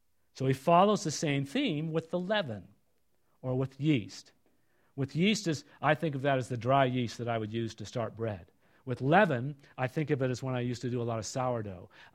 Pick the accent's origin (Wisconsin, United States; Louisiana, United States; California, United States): California, United States; I grew up in Northern California, south of San Francisco, in a very fertile area. It was called the Peninsula, down where Stanford University is